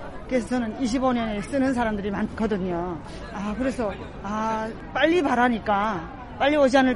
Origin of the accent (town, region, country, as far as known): North Korea; now in South Korea